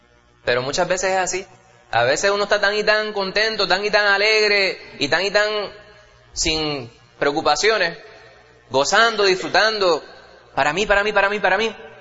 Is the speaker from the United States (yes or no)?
yes; New York, United States; de los pocos recuerdos que tengo yo de mi infancia, cuando vivíamos allá en Manhattan, en el barrio